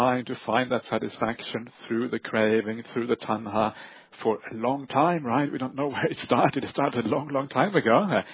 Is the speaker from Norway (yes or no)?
yes; Norway; English is a second language; I'm from Norway, right? Norway also very materialistic